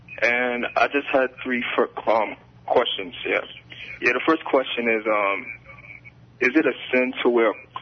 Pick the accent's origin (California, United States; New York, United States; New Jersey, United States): New York, United States; Brooklyn; I'm from Brooklyn. And I've been listening to this station for almost 2 years.